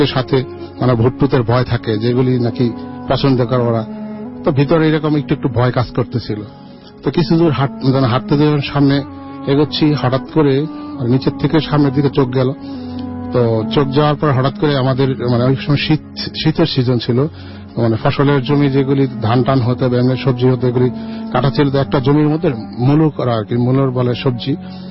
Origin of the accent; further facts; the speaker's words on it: Palash, Dhaka Division, Bangladesh; তো ওই সময় আমার দেশের বাড়ি নরসিংদীর পলাশ থানা, যেটা চরণগর্দি গ্রাম বলে।